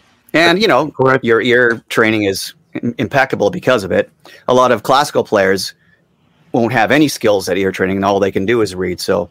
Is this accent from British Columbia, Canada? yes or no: yes; Vancouver, British Columbia, Canada; And but the thing was, in Vancouver, that was my hometown at the time, or it had been. So I was planning on visiting with all my friends